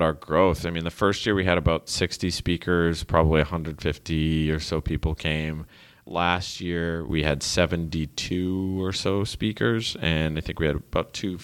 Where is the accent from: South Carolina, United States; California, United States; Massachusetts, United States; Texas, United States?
Massachusetts, United States; Quincy; We grew up together in Quincy.